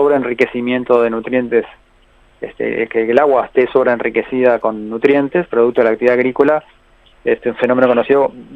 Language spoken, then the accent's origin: Spanish; Montevideo, Uruguay; Nosotros tuvimos, como montevideanos y también como los turistas que llegan al país